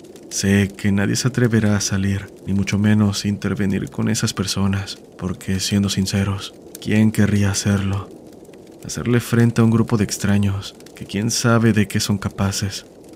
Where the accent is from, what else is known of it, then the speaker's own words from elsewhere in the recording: San Pedro de Macorís, Dominican Republic; now in La Romana, Dominican Republic; soy de República Dominicana. … actualmente vivo en la ciudad de La Romana. Recuerdo que durante mi infancia vivía en San Pedro, en una casa grande de madera